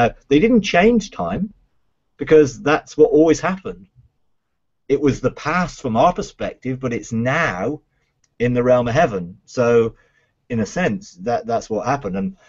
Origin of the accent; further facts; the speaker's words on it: England, United Kingdom; I'm English, so I don't quite remember all the details